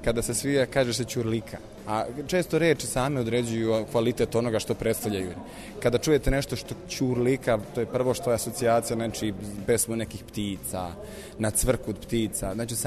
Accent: Banatsko Veliko Selo, Vojvodina, Serbia; ja sam u suštini iz Banatskog Velikog Sela kod Kikinde

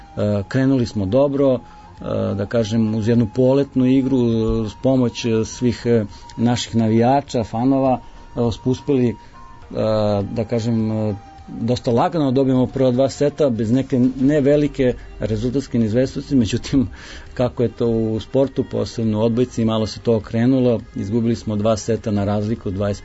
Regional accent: Belgrade, Serbia; oni znaju da ja dolazim iz Beograda

